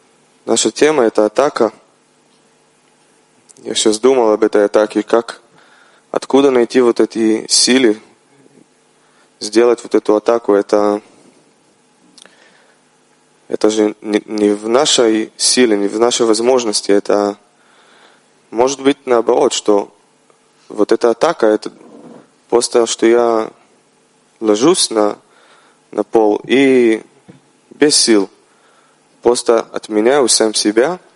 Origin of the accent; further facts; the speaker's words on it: Israel; из Израиля